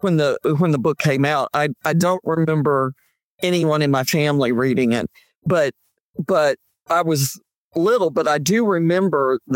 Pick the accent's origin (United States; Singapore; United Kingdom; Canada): United States; Georgia; born there; also born or lived in Germany; I was born in Georgia and then gone. My dad was in the Air Force, and then we came back and we were here